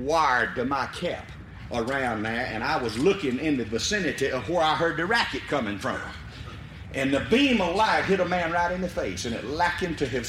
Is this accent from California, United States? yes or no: no; Liberty, Mississippi, United States; First of all, I want you to know that I come from Route 4, Liberty, Mississippi. Now, that's 12 miles west of Macomb, Mississippi, 65 miles due northeast of Baton Rouge, Louisiana, and 116 miles due north of New Orleans, Louisiana.